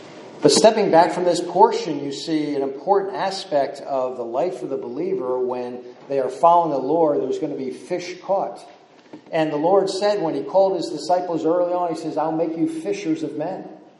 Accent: New Jersey, United States; I'm from the Jersey Shore. I used to grow up as a little kid doing seining in the Barnegat Bay where I live.

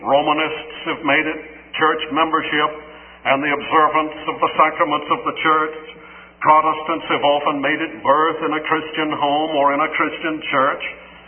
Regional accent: Charleston, South Carolina, United States; In Charleston, South Carolina, my hometown, it's on the coast. There's some wharves there. We have Texas-sized roaches.

